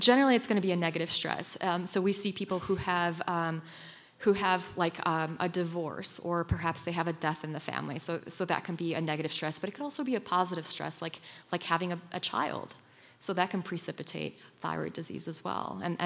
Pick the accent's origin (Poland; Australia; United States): Poland; eastern Poland; I grew up in Poland, and I lived on the Ukrainian border growing up.